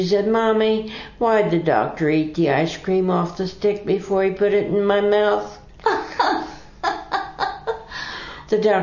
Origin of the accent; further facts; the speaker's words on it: Ravenwood, Missouri, United States; Then I lived a little town east of there called Ravenwood, Missouri. A real small